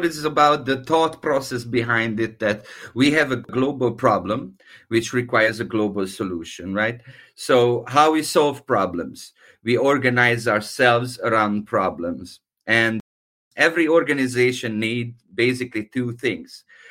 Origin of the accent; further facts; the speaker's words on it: Budapest, Hungary; English is a second language; So I'm from Budapest, Hungary.